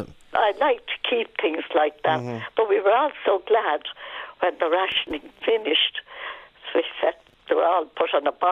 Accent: Inchicore, Leinster, Ireland; Do you ever hear? I came from Inchicore.

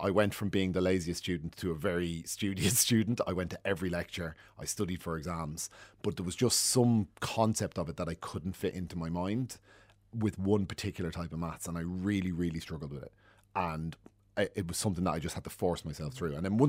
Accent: Rathcoole, Leinster, Ireland; Yeah, so I grew up in Rathcoole in County Dublin.

